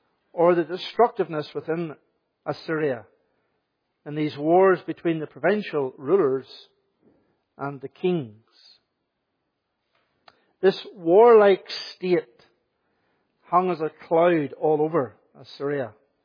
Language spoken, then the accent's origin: English; Coleraine, Northern Ireland, United Kingdom; I'm not from Coleraine in Northern Ireland. I'm not a liar. I'm from a village 3 miles outside Coleraine called McCoskin. But nobody knows where McCoskin is. So you don't tell people you're from McCoskin, you tell them you're from Coleraine.